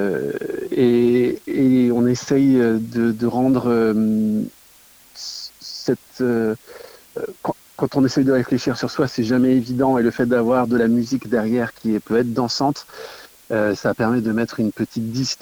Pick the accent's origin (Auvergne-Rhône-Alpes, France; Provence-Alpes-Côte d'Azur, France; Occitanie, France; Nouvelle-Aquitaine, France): Nouvelle-Aquitaine, France; Alors moi je suis de Charente-Maritime